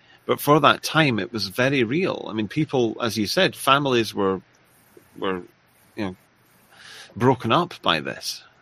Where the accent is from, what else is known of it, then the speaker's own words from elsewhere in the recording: Scotland, United Kingdom; a very monocultural, monoethnic area, like where my hometown in Scotland